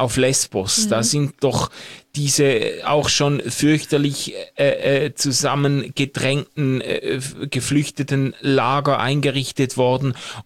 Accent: Switzerland; als Schweizer nehme ich das auch mit Betroffenheit wahr

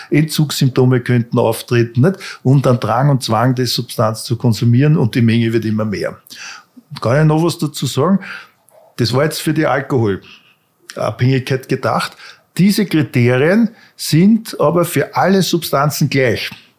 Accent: Vienna, Austria; Aber ich bin aufgewachsen in Grinzing, kennt ihr das?

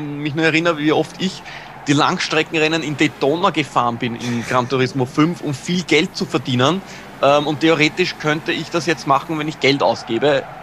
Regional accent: Austria; als Österreicher natürlich der Nationalstolz verpflichtet.

